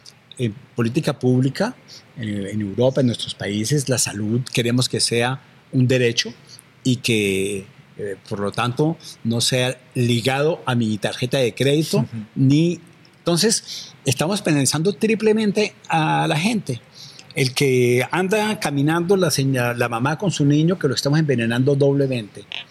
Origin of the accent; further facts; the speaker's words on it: France; En mi país, en Francia, estamos hablando de 48.000, 50.000 muertos por año